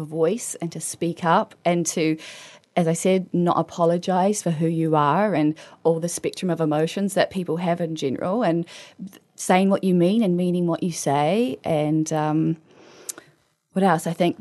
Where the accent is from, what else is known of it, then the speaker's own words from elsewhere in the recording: Queenstown, Otago, New Zealand; also born or lived in Tauranga; I was born in Tauranga, but I grew up in Queenstown, and I did shows with Showbiz Queenstown